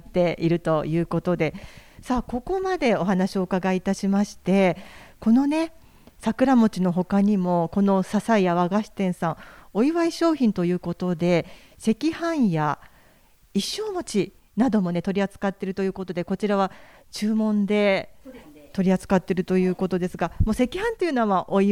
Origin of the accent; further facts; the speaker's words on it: Kanto, Japan; 私は関東人ですが道明寺も好きなんですけれども